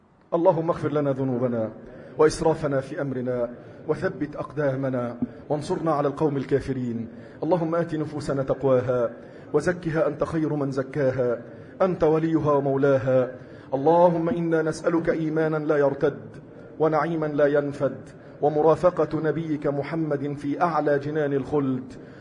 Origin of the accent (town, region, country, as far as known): Egypt